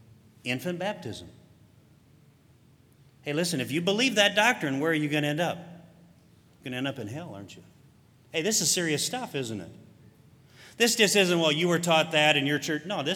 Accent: Minnesota, United States; Like I said, I grew up in Minnesota, and back in Minnesota's farm country, of course, there was at one time, there's not as many anymore, but at one time there was a lot of country churches.

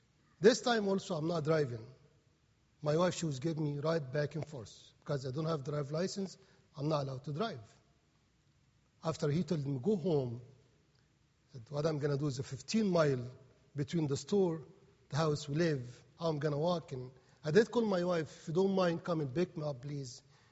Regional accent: Egypt; English is a second language; moved away as an adult; I have in my bucket $138. And I never speak English in Egypt. And I know my accent is hard.

